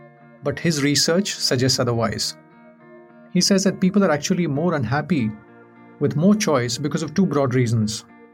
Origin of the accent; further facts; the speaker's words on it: India; Growing up in India